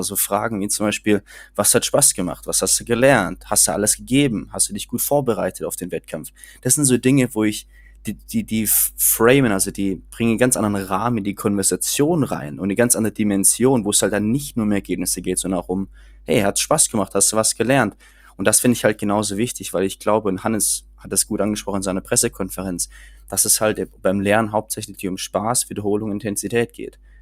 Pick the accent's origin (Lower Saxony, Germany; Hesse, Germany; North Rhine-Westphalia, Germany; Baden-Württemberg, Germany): Baden-Württemberg, Germany; ich komme vom Land aus dem Schwarzwald